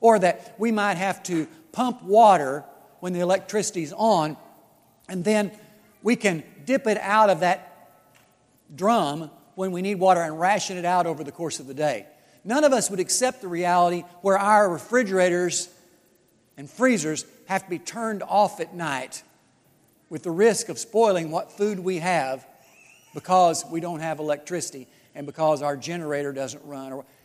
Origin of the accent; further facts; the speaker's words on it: Missouri, United States; I'm from Missouri, sorry. Those of you who know, you've driven by, nothing much to brag about.